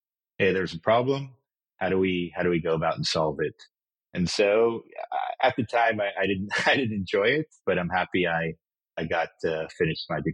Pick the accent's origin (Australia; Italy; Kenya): Kenya; moved away as an adult; now in United States; that to me was normal growing up in Kenya